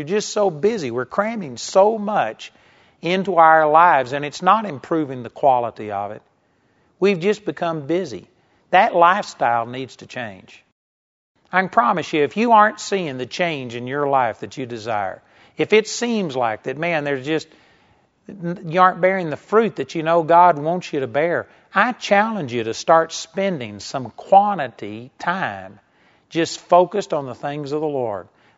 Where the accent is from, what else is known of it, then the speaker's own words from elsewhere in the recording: Texas, United States; I was acutely aware that I was a hick from Texas.